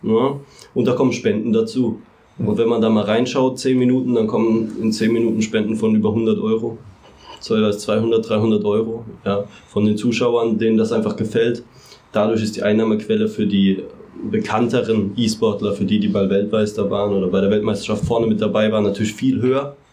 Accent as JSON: {"language": "German", "town": "Mannheim", "region": "Baden-Württemberg", "country": "Germany", "said": "ich bin Mannheimer, der Marco ist auch Mannheimer gebürtiger."}